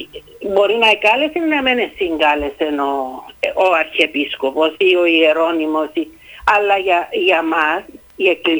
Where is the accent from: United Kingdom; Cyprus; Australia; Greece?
Cyprus; Larnaca, Larnaca District; Είμαι από τη Λάρνακα.